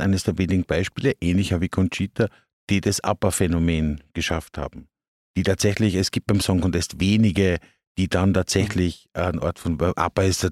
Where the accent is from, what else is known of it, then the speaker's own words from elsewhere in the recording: Upper Austria, Austria; ich entscheide mich als Oberösterreicher völlig schrägerweise einfach